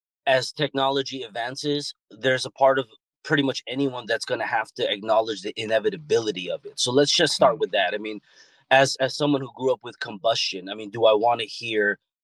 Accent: California, United States; for those that don't know, I'm from Southern California, so it's the mecca of car culture, and I just started off as a street kid

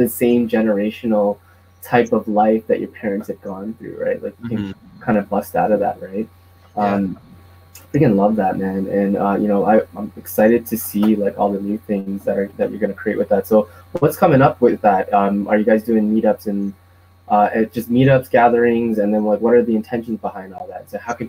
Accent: Toronto, Ontario, Canada; growing up in Toronto, Canada, it was like I was the only Asian kid in my class.

